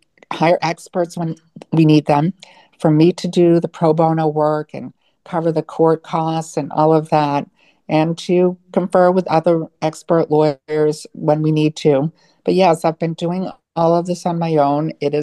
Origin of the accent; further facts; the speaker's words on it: Plymouth, Massachusetts, United States; So I grew up in Plymouth, Massachusetts, and I always loved the Pine Barrens and being outside in nature.